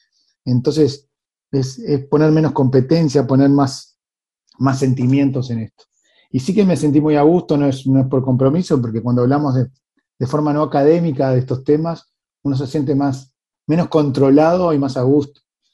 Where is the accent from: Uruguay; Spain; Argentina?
Uruguay; Montevideo; Y como montevideanos y uruguayos, claro que sí.